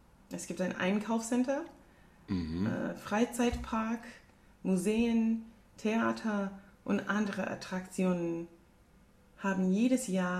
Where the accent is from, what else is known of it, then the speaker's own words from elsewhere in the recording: United States; German is a second language; Ich bin Amerikanerin.